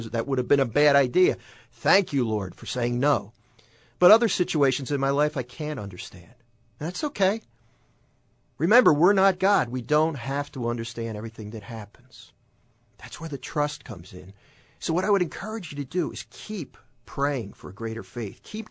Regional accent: Philadelphia, Pennsylvania, United States; I remember, you know, I grew up in Northeast Philly, and I grew up in the 70s, late 60s, early 70s.

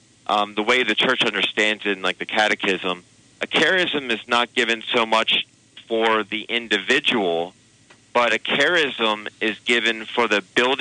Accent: Harrisburg, Pennsylvania, United States; I'm from Pennsylvania originally.

